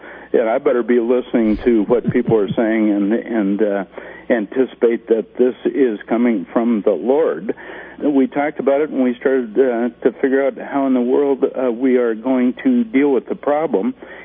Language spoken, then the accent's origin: English; Montana, United States; And I'm at the meeting at Mount Hermon, and several people are coming up to me when they find out I'm from Montana and said, what are you doing in Montana?